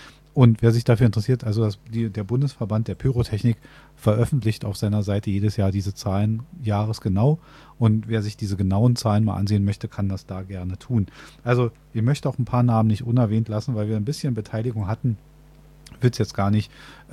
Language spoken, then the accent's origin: German; Berlin, Germany; wir leben in einer Großstadt, also wir als Berliner